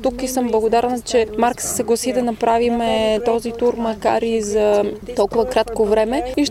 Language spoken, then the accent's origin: Bulgarian; Kardzhali, Kardzhali Province, Bulgaria; аз съм от Кърджали и за мен наистина е изключително важно района Кърджали и Хасково, който познавам като дете, да бъде показан на всички.